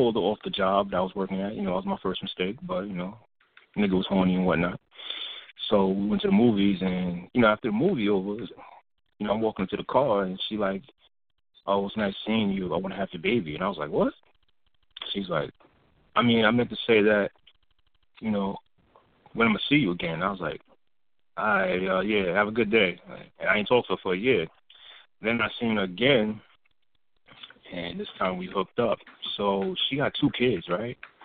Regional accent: Brooklyn, New York, United States; Next thing I know, this chick, you know, I'm from Brooklyn.

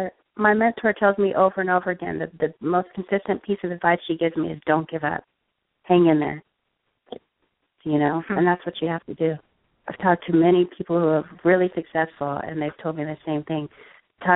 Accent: San Diego, California, United States; I'm from San Diego, so I'll go back down to San Diego and visit my family and my friends

